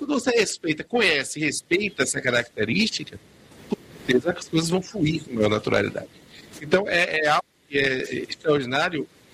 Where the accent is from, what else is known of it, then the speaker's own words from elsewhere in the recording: Salvador, Bahia, Brazil; quando eu estou fora de Salvador, fora da Bahia, fora do Brasil, eu costumo falar baixo, porque sou baiano.